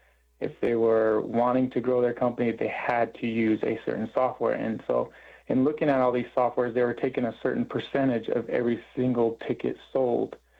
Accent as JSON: {"language": "English", "town": "Kent", "region": "Arizona", "country": "United States", "said": "because I'm from Kent, Arizona on the Navajo Nation. And so we started out kind of in my homeland"}